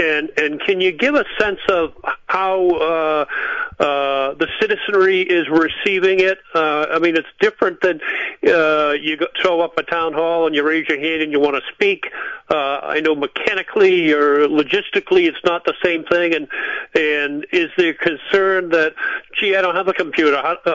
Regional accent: Indiana, United States; So the moment I say I'm from Indiana, I'm out.

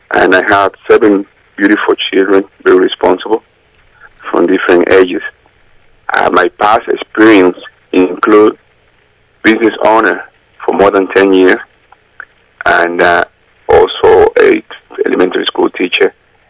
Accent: Dominican Republic; also born or lived in New Jersey / Tennessee; now in Salem, United States; I'm running for City Council at Large in the city of Salem. I'm a native from Dominican Republic. I'm a Dominican American. I came from Dominican Republic to the United States 33 years ago, living in New Jersey

